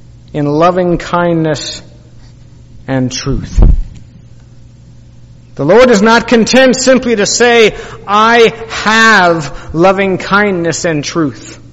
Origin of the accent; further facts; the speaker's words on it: Chatsworth, California, United States; And there was a place in a city called Chatsworth, where my beautiful Julie and I grew up in the San Fernando Valley.